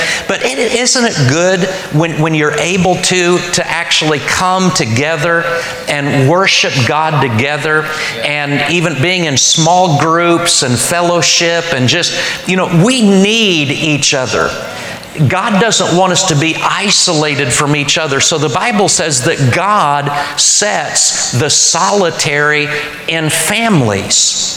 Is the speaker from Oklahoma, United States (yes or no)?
yes; Oklahoma, United States; I'm from Oklahoma. You know where I'm from, it's like Mayberry compared to here.